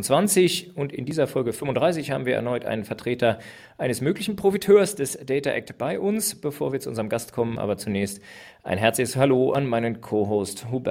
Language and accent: German; Berlin, Germany; Als Berliner